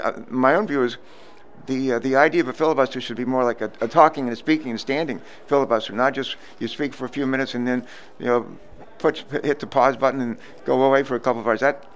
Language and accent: English; Danville, Virginia, United States; And I grew up in Danville, Virginia. My sister and I, born in West Virginia, grew up in Danville, Virginia, the last capital of the Confederacy.